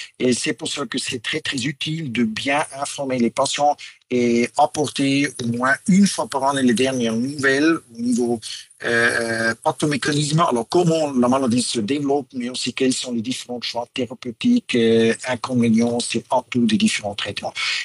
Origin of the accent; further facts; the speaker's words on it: Basel, Basel-Stadt, Switzerland; Moi, je suis suisse-allemand de Bâle.